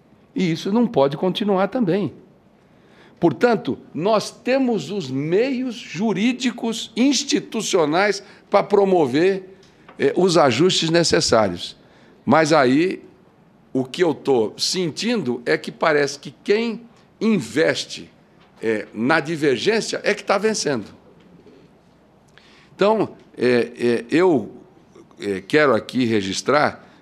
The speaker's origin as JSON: {"language": "Portuguese", "country": "Brazil", "said": "todos nós somos brasileiros."}